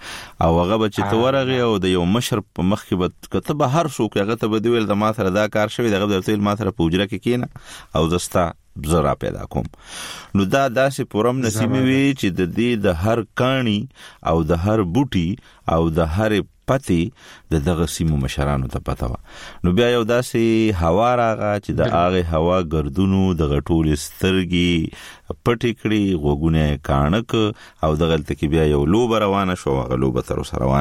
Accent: Khyber Pakhtunkhwa, Pakistan; نو زه د وزیرستان په دی خسته خسته بوونو کړه لوي شوی ما او دغلته مرګری یاران دوستان مې دي

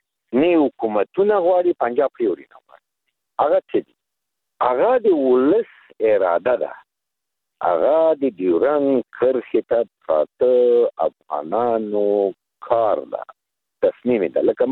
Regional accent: Afghanistan; مونږ افغانان یو

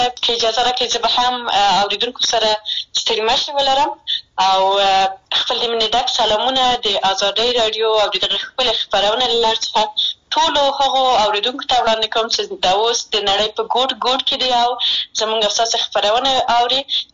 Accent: Maidan Wardak, Afghanistan; زه د میدان وردګ ولایت څخه یم

